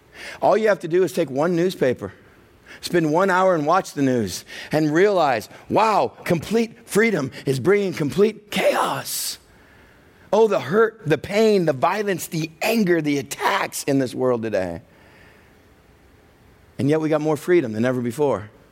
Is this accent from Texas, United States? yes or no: yes; Texas, United States; I grew up in the South, in Texas, in this little church that talked about the freedom in Christ